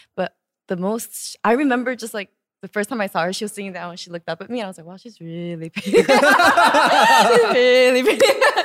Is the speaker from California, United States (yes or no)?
yes; Glendale, California, United States; But I was mostly in Glendale, in the Valley area.